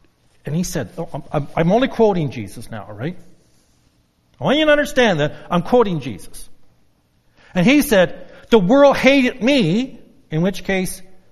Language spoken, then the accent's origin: English; Newfoundland and Labrador, Canada; I grew up in Newfoundland, and all my family on every side were fishermen.